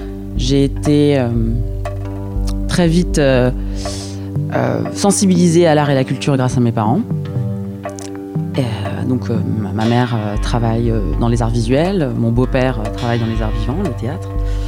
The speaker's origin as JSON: {"language": "French", "region": "Lima", "country": "Peru", "tie": "born or raised there", "also_born_or_lived": "São Paulo, Brazil", "said": "J'ai grandi au Pérou et au Brésil."}